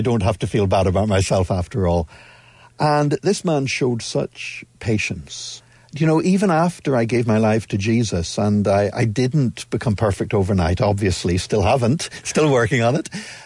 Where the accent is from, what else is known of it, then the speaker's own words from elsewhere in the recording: Belfast, Northern Ireland, United Kingdom; now in Drogheda, Ireland; I'm originally from Belfast in the north, but I've been living just outside Drogheda now for over 25 years.